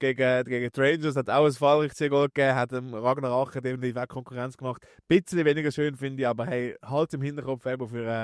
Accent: Zürich, Zurich, Switzerland; ich kann gar nicht sagen, wenn ich das Spiel anschaue als Zürcher.

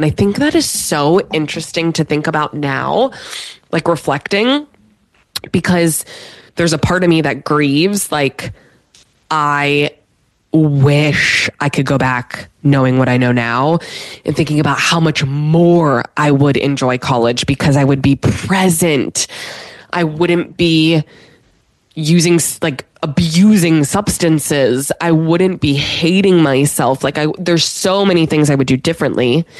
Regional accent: Pittsburgh, Pennsylvania, United States; For all y'all that know, I grew up in Pittsburgh, Steelers fan, went to Penn State.

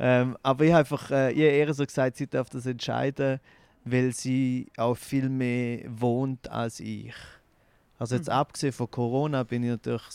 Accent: Goldach, St. Gallen, Switzerland; ich bin zu Goldach aufgewachsen am Bodensee

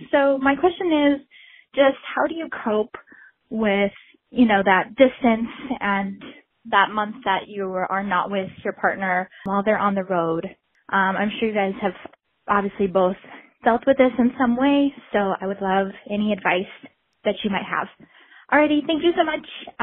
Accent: Washington, United States; I'm from Washington State.

